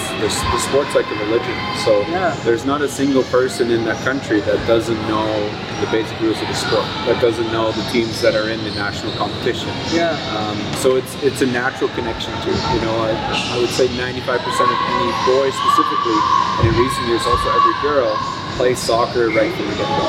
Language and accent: English; Netherlands; born or raised there; English is a second language; also born or lived in Calgary; now in Canada